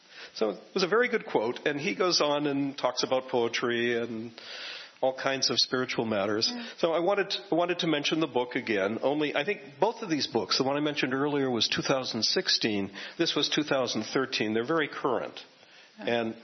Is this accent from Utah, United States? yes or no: yes; Salt Lake City, Utah, United States; Growing up in Salt Lake City among Mormons.